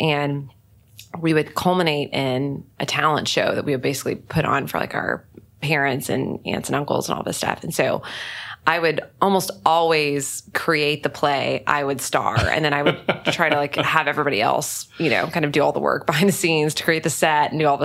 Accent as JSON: {"language": "English", "region": "Texas", "country": "United States", "tie": "born or raised there", "said": "growing up in Texas and going to a large state school"}